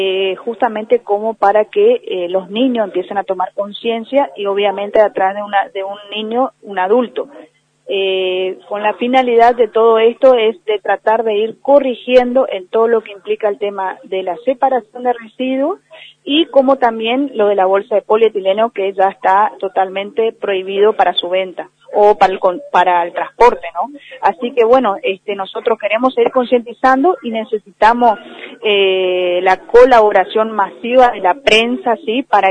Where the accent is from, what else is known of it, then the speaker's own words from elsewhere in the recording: Puerto Iguazú, Misiones, Argentina; born there; si nosotros nacimos acá en Iguazú, somos parte de este territorio iguazuense